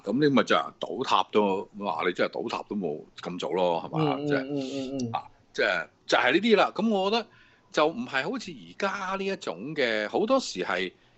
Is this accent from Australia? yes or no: no; Shanghai, China; 我係上海人啦，咁上海話都有好多好特別嘅一啲特徵嘅，